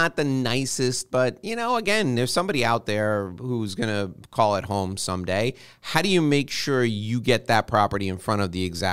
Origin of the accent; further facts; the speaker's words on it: New York, United States; I'm from New York, so I say niche